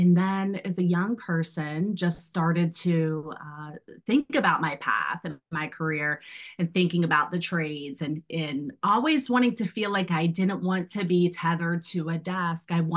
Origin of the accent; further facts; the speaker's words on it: West Virginia, United States; I am born and raised in West Virginia. So I often say I'm a child of Appalachia. I'm really proud of where I'm from. My parents are from West Virginia. And so my whole entire life I spent there.